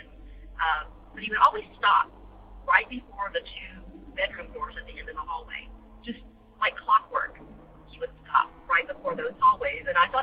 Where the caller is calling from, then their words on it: Florida, United States; I'm calling you from Florida.